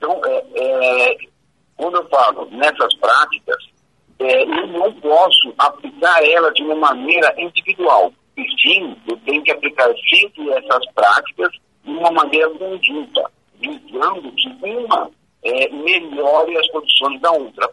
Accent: Chapadão do Sul, Mato Grosso do Sul, Brazil; eu sou aqui de Chapadão do Sul.

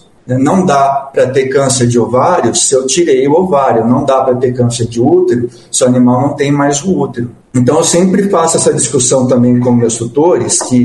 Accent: Paraná, Brazil; eu vim do Paraná. Em Paraná a gente não tem ali ainda o vetor da leishmaniose

